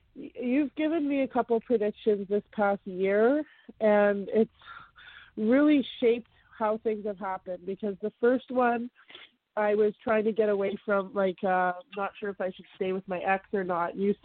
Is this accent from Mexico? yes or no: no; Canada; I'm from Canada.